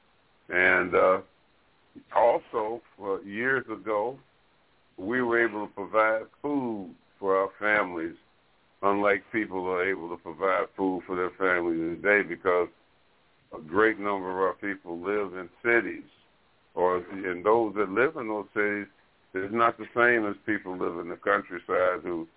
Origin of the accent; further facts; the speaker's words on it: Fairhope, Alabama, United States; Like, I come from Alabama, a place called Fairhope, Alabama, and most of my relatives were brick masons and carpenters.